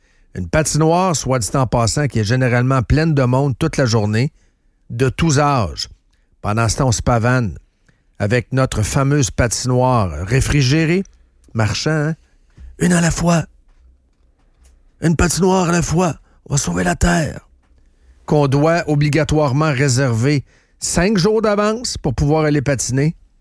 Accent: Charlesbourg, Quebec, Canada; Moi, je viens de Charlebourg. Je suis là depuis 22 ans.

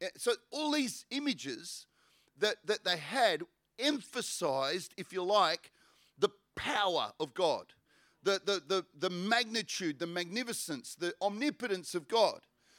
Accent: Australia; I'm an Aussie, mate. I'm an Ocker. But I also realize that I have a dual citizenship.

